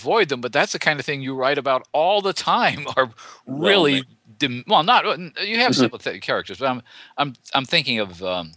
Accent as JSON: {"language": "English", "region": "Missouri", "country": "United States", "tie": "born or raised there", "lives_now": "Chicago, United States", "said": "Well, not so much here where I live now in Chicago, but when I grew up in Missouri"}